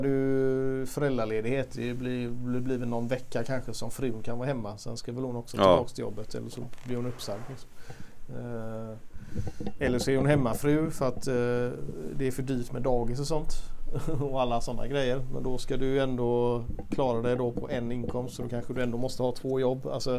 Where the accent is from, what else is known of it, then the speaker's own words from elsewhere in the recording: Gothenburg, Västra Götaland County, Sweden; Men nu var det så att trots att vi kom från liksom Angered